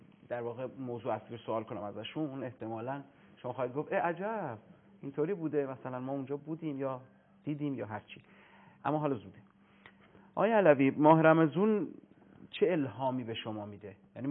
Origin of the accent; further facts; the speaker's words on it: Iran; یعنی من ایرانی هستم، خیلی هم ادعا میکنم که من میشناسم تاریخ کشورم رو.